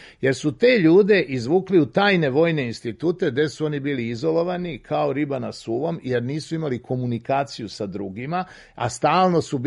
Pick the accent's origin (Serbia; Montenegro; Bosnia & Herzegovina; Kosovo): Serbia; born there; mi koji sedimo, ovde smo rođeni u Srbiji